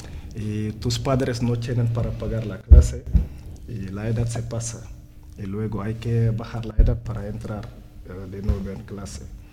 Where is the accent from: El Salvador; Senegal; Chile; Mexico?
Senegal; Mbour, Thiès; La población se llama Ambur. Es mi ciudad donde vivo.